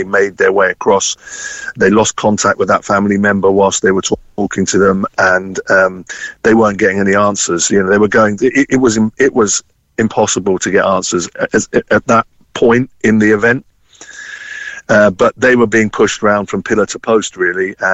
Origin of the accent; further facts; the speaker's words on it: London, United Kingdom; born there; So like many London Irish families, I was born in London. So I was born actually on Portobello Road, Ladbroke Grove, which wasn't the expensive place that you might see today. Back in 1969, it wasn't quite like